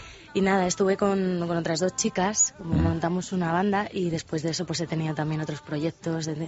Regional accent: Pinto, Community of Madrid, Spain; Bueno, soy de Madrid, de, para ser exacto, de Pinto, ¿no?

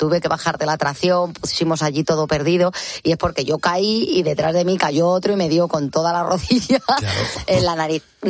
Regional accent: Almería, Andalusia, Spain; Soy de Almería.

